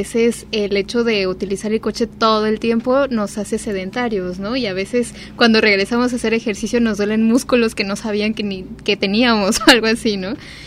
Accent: State of Mexico, Mexico; yo que soy del Estado de México

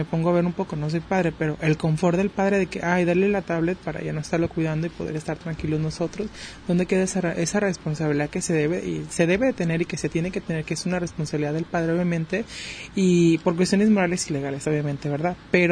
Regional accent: Mexico; como todo mexicano, lo chistoso de los temas

